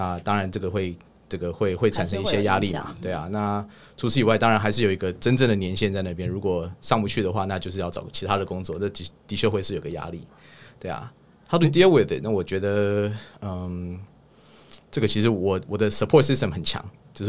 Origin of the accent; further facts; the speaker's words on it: Taichung, Taiwan; also born or lived in Texas; 那我这个东西我觉得可能跟我从小都在乡下长大有关吧，不能说乡下啦，台中市然后德州都不是一个什么一级大都市